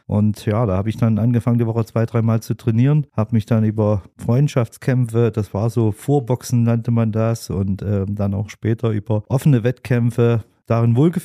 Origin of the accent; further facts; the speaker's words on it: Kayna, Saxony-Anhalt, Germany; born there; Ich bin in der Nähe von Zeitz geboren, in Kaina mit AY, seinerzeit noch gut bekannt, weil es ein wunderschönes Waldbad gab, in einer kleinen 500-Seelen-Gemeinde